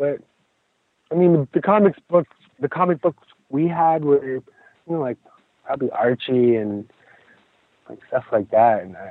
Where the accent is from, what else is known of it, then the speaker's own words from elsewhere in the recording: Alberta, Canada; I grew up in Southern Alberta on the Blood Tribe. It's a part of the Blackfeet Confederacy.